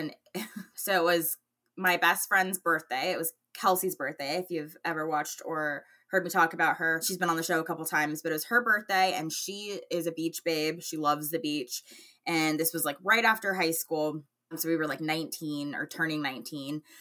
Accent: California, United States; I bought it at Ross in Pennsylvania, and I was like, I have to buy that because I'm from California.

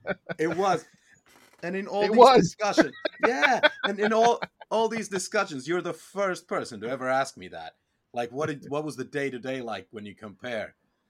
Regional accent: Finland; I was born in Finland. I did high school there.

